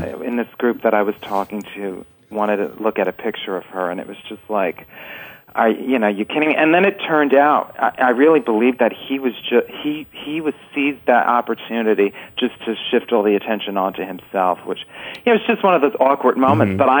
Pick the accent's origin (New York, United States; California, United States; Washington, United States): New York, United States; New York City; You know, I grew up in the Bronx, and we used the word retarded a lot